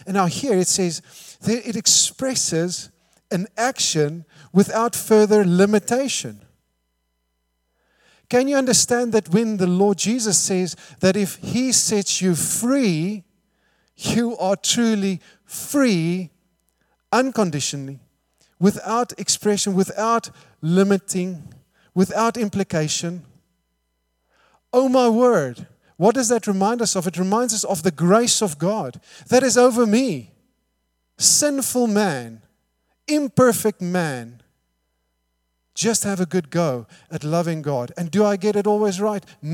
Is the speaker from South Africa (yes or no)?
yes; South Africa; first language Afrikaans; English is a second language; wherein English, I almost said Afrikaans, my native tongue, but in English